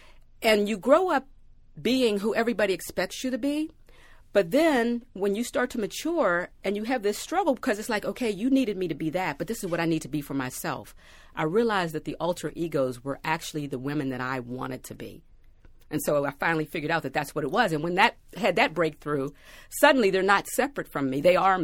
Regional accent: United States; because I'm an American woman, black American woman, I focused on hoodoo

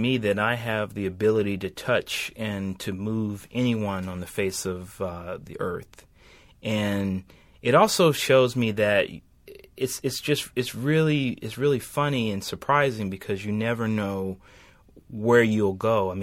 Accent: Atlanta, Georgia, United States; But no, I'm actually here from Atlanta.

